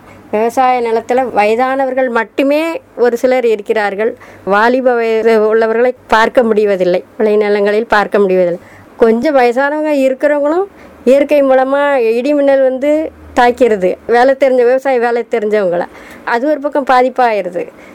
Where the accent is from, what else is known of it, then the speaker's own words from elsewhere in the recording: VM Chatram, Tamil Nadu, India; born there; நான் பிறந்த ஊர் வந்து திருநெல்வேலி மாவட்டம் பாளையங்கோட்டை விஎம் சத்திரம் என்னும் ஊரில் பிறந்தோம். எங்கள் ஊரெல்லாம் முன்பு ஒரு ஊரே வயல் விளையக்கூடிய நிலங்கள் இருந்தது.